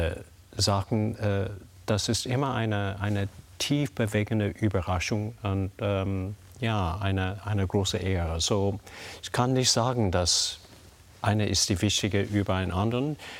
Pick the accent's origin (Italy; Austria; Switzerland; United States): United States; German is a second language; now in Germany; Deutschland für uns als Amerikaner ist ein Quelle von enorm Inspirations